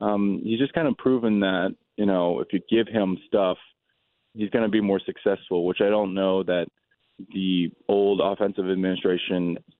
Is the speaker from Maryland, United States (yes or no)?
yes; Baltimore, Maryland, United States; you know, I'm from this area. I'm from the Baltimore area.